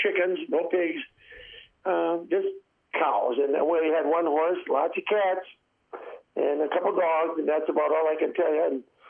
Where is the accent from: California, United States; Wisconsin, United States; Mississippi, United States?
Wisconsin, United States; Kewaunee; I was born in 1949 in Kewaunee. We didn't have a hospital. I was actually born at the doctor's office in downtown Kewaunee.